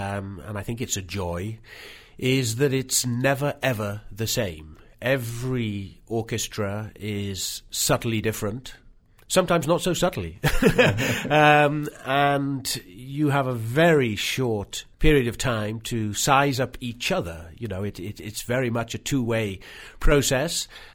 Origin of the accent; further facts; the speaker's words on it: Wales, United Kingdom; being a Celt, I'm from Wales